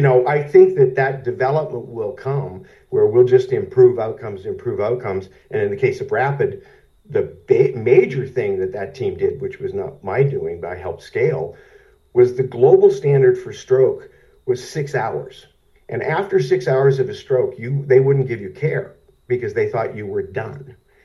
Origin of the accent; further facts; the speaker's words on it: Canada; moved away; I grew up in Canada and my family's in Vancouver now.